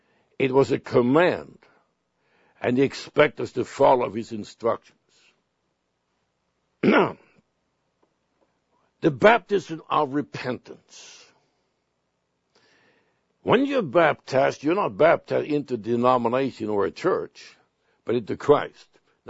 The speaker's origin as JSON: {"language": "English", "country": "Sweden", "tie": "born or raised there", "said": "I grew up in Sweden. I was a Lutheran."}